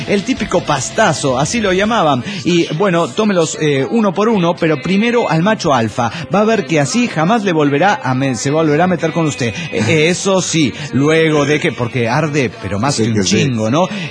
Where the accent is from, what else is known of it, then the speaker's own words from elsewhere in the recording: Mexico City, Mexico; del DF mexicano.